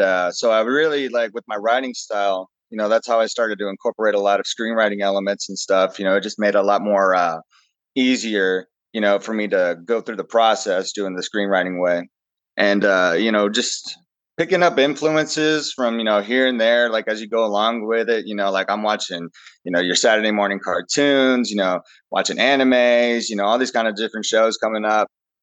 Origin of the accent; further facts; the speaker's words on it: Texas, United States; Well, born and raised in Texas, just pretty normal upbringing, went through school and everything